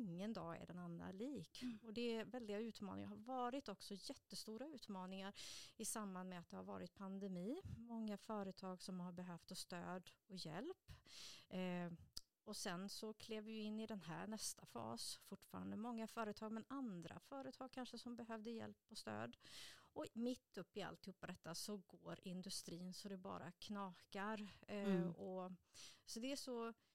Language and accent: Swedish; Vänersborg, Västra Götaland County, Sweden; moved away as an adult; also born or lived in Alingsås; Jag är en tjej som är född och uppvuxen i Vänersborg, men som flyttade därifrån i 25-årsåldern och hamnade i Alingsås.